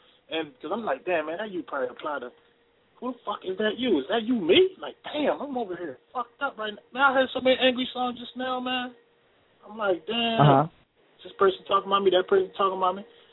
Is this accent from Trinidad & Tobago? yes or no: yes; Trinidad & Tobago; now in United States; I'm from Trinidad, you know what I'm saying? I came to the States, and now I live here.